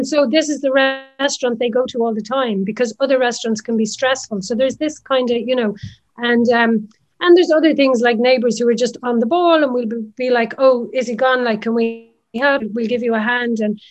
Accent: Nenagh, Munster, Ireland; I grew up in Nina and Tipperary

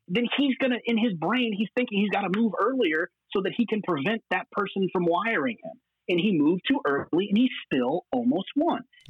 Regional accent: Dallas, Texas, United States; growing up in Dallas, hearing all of these people praise Tony Romo

